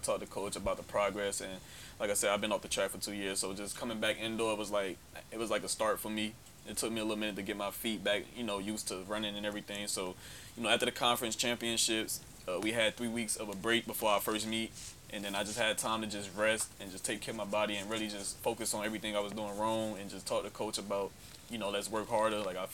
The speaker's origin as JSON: {"language": "English", "region": "New Jersey", "country": "United States", "said": "So, like I said, I'm being from North New Jersey. I come from up north."}